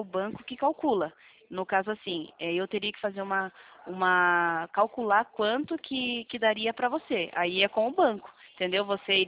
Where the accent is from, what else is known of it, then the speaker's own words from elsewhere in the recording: Sorocaba, São Paulo, Brazil; É, eu sou de Sorocaba.